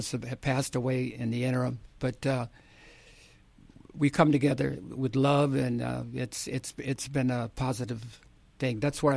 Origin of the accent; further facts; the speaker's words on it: Los Angeles, California, United States; but I grew up in Lower Boyle Heights.